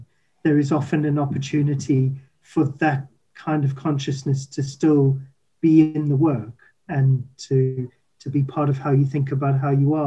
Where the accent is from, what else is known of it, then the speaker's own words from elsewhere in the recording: South Africa; accent: South African; there's my accent is the giveaway. I grew up in South Africa